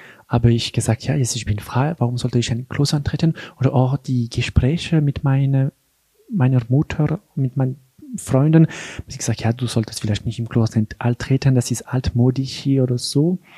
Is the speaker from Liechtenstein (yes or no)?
no; Geneva, Switzerland; ich bin in Genf geboren und aufgewachsen, in einer ganz normalen Familie. Mein Vater kommt aus Frankreich.